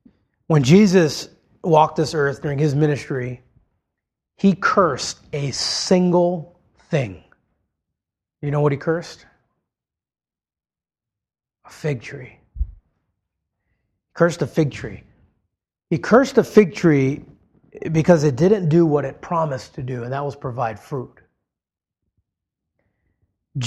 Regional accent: Hawaii, United States; I grew up in Hawaii. There's banana leaves. I would have picked fig leaves.

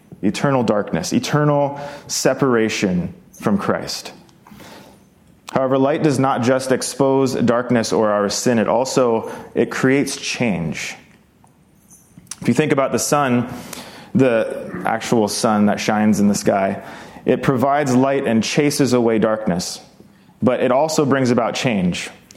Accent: Hawaii, United States; You see, growing up in Hawaii, we had a plethora of huge, disgusting, flying roaches.

